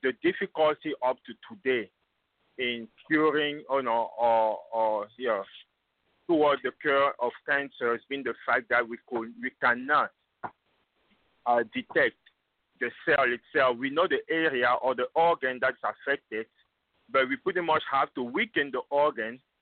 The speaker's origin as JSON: {"language": "English", "country": "Cape Verde", "said": "We are not Brazilian. We are Cape Verdean from Africa, et cetera."}